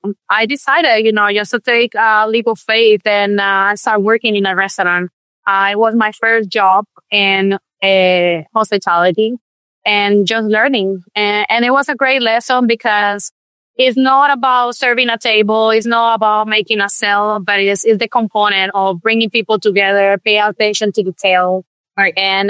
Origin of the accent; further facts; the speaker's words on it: Barranquilla, Atlántico, Colombia; English is a second language; moved away as an adult; now in New Jersey, United States; So I'm originally from Barranquilla, and I went to school for international relationships and diplomacy. And my dream was to be a consul. So I ended up, you know, working for the Colombian consulate in Manhattan. And that's how I came to this country.